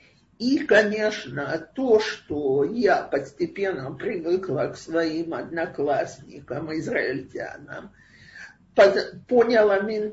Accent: Russia; now in Israel; Я была единственная из России в школе на 300 человек, и хочу, не хочу, нужно было учиться разговаривать на иврите, учиться на иврите.

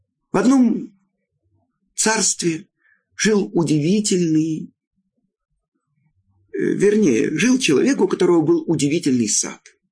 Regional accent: Poland; moved away; Я сам из Польши.

